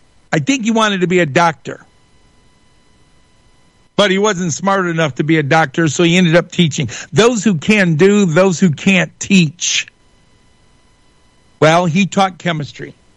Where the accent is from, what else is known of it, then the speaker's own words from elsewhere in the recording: Shelby Township, Michigan, United States; Growing up in Utica Community Schools, going to Shelby Junior High on Van Dyke, just north of 23 Mile, Mallow Junior High, eventually Eisenhower High School in Shelby Township.